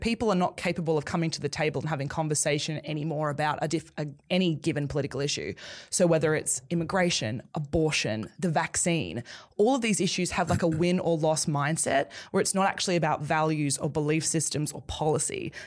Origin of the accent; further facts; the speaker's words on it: Orange, New South Wales, Australia; I grew up in Orange. So for anyone who's not from New South Wales, it's about 3.5 hours outside of Sydney, small town, about 45,000 people.